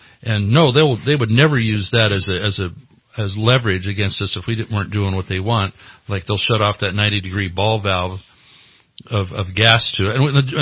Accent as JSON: {"language": "English", "region": "California", "country": "United States", "said": "So of the six different entities as a Californian, especially if you're a conservative or you just want government to be held in check"}